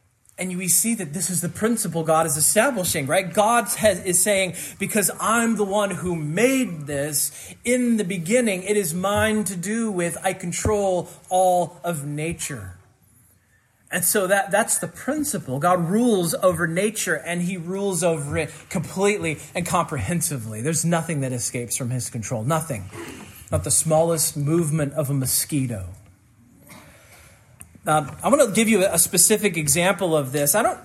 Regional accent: Kansas, United States; Growing up in Kansas, storms were the most interesting thing happening. Now, it's Kansas, so that doesn't say a lot.

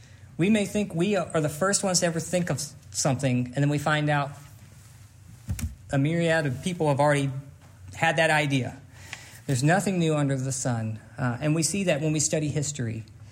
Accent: Mississippi, United States; I just said, I'm from Mississippi.

